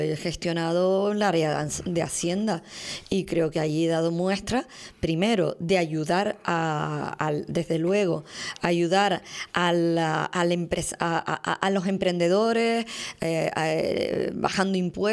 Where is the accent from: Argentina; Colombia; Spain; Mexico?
Spain; Puerto de la Cruz, Canary Islands; mi infancia está aquí en la Plaza del Charco